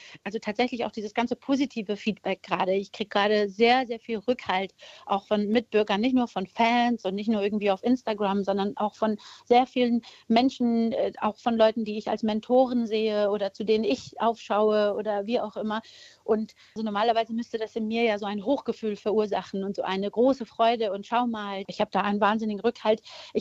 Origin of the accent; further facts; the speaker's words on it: Germany; Ich bin Deutsche, ich bin hier aufgewachsen